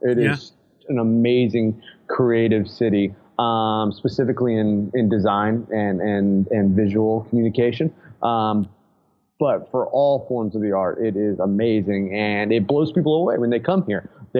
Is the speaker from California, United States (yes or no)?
no; Kansas City, Missouri, United States; Absolutely. I am a Midwest boy. I like to joke that I was born, bred, and will be buried in the Midwest, specifically Kansas City.